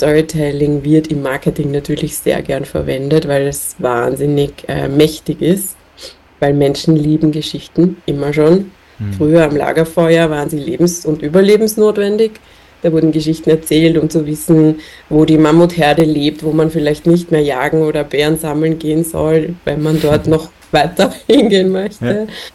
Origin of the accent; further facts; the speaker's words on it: Sulz im Wienerwald, Lower Austria, Austria; also born or lived in Vienna; ich bin zwar in Wien geboren, aber meine Eltern haben dann ein Haus gebaut in Sulz im Wienerwald. So ein wirklich schönes Kuhkaff, was, glaube ich, vielen Österreichern ein Begriff ist